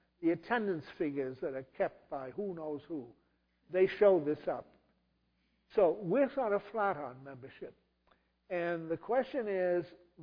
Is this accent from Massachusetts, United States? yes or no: yes; Somerville, Massachusetts, United States; When I was a kid growing up in the Universalist Church in Somerville, we were down in the valley in the Unitarian fortress.